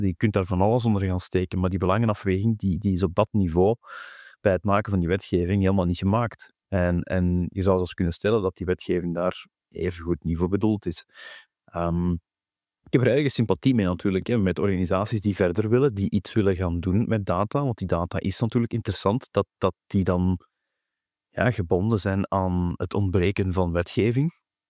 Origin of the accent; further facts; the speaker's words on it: Brussels, Belgium; als halve Brusselaar mag ik dat wel zeggen